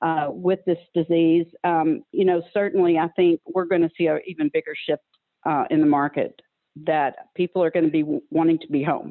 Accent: Texas, United States; now in Maryland, United States; Well, I still say go Cowboys, even though it's not all that popular.

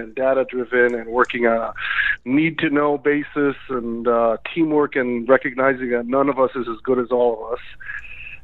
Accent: Israel; born there; English is a second language; My background, I was born in Israel

